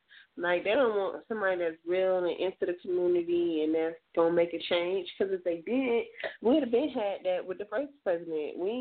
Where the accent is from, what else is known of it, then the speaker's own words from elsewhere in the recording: Nigeria; Oh, my nationality is Nigerian. That's what I am. I'm Nigerian.